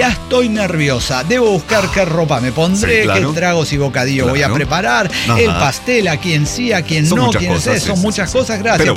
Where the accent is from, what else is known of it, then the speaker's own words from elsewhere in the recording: Chihuahua, Mexico; born there; now in Monterrey, Mexico; yo nací en Chihuahua. Soy chihuahuense.